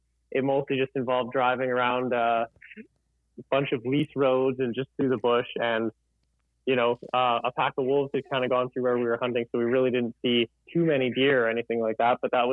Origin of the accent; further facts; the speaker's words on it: Edmonton, Alberta, Canada; Yeah, I grew up just in Edmonton. So that's almost smack in the middle of the province.